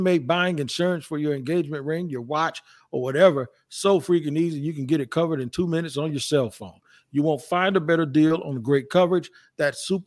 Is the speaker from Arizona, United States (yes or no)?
no; Washington, District of Columbia, United States; I grew up in Washington. Philly was a rival.